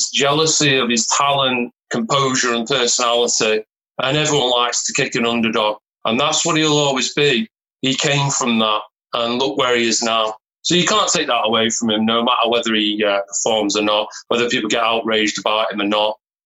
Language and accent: English; England, United Kingdom; I'm from England.